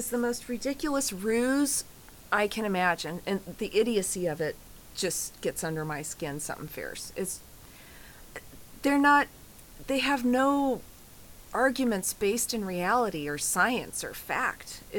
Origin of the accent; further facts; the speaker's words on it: United States; That's how I feel as an American sometimes.